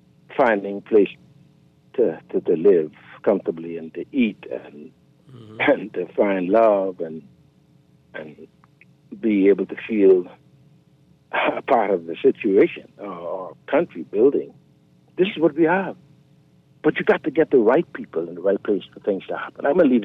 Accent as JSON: {"language": "English", "town": "Kent Island", "country": "Bahamas", "tie": "born or raised there", "said": "I grew up on Kent Island. But in those days, we had less than 250,000 people."}